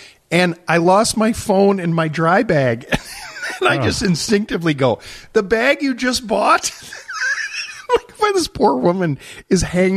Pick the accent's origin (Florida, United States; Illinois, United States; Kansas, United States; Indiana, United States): Illinois, United States; Chicago; Oh, yeah, we're from Chicago.